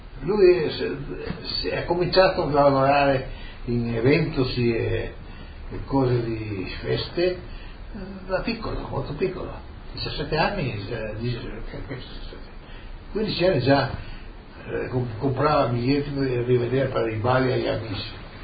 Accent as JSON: {"language": "Italian", "town": "Trieste", "region": "Friuli-Venezia Giulia", "country": "Italy", "also_born_or_lived": "Argentina", "moved": "yes", "said": "Io quando sono partito da Trieste avevo asma, in Argentina avevo asma, perché andavo con una bronchita, una polmonite dietro l'altra. Quando sono arrivato qua ha finito l'asma"}